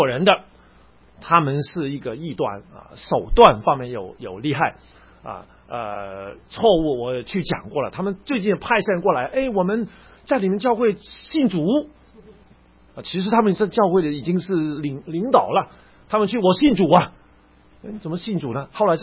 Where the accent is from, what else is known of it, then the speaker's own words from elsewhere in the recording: Hong Kong; 那我是香港人嘛，